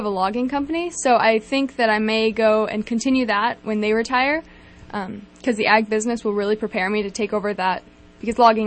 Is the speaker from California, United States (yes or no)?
yes; California, United States; so I'm from Trinity County, and I was at Trinity High School